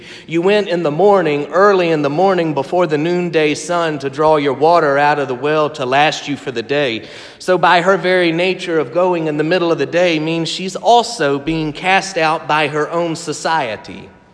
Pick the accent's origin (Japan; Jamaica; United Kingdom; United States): United States; Conway, South Carolina; want to tell a quick story about growing up in South Carolina, and I may have shared this with some of you before, but in the town of Conway, there's the fish market.